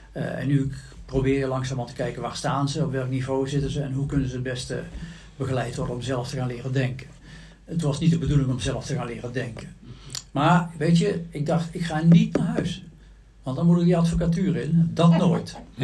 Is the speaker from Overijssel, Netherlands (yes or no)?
no; Tilburg, North Brabant, Netherlands; Ik kom uit Tilburg, of all places.